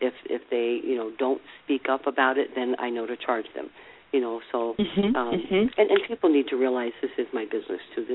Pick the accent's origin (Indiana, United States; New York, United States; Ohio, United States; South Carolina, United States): New York, United States; And of course, that's my, I call it my home state.